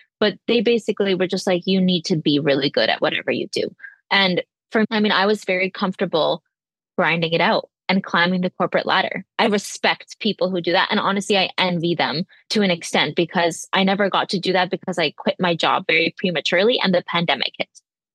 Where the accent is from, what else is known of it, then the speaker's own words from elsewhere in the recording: Sharon, Massachusetts, United States; also born or lived in Montreal, Canada; I was born in Montreal, Canada, and I was raised. So when I was one, I moved to a small suburb of Boston called Sharon, Massachusetts.